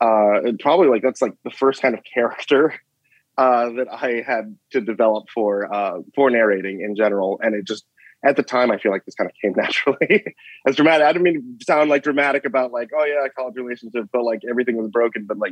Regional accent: Texas, United States; I'm from Texas as well.

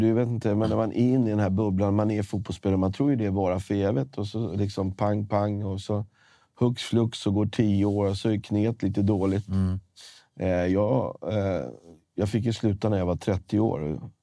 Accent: Stockholm, Stockholm County, Sweden; Jag är från Stockholm, Sverige.

